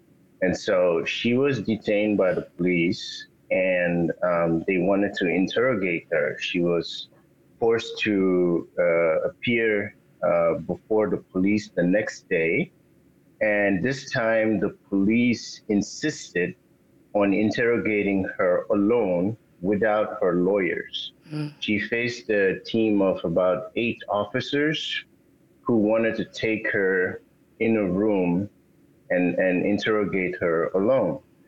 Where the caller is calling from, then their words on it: Chicago, Illinois, United States; I'm calling from Chicago, the Windy City.